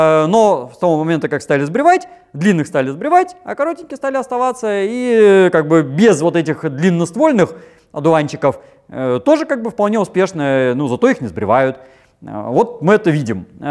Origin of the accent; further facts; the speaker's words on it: Zheleznodorozhny, Moscow Oblast, Russia; у меня в моем родном городе Железнодорожный